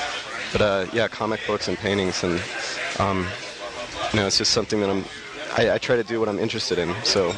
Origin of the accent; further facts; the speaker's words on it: California, United States; also born or lived in Sedona, Arizona; now in Santa Fe, United States; Well, I grew up in California, and I also went to school in Sedona, Arizona. But I've been here a painter at College of Santa Fe for 4 years.